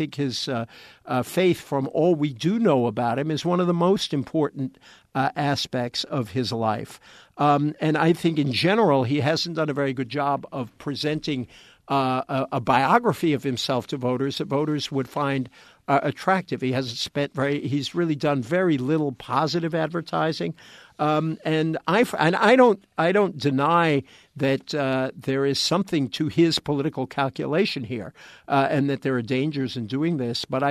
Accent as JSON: {"language": "English", "region": "East Coast", "country": "United States", "tie": "born or raised there", "said": "In fact, I grew up on the East Coast, but I have always hated that term, flyover country or Jesus land."}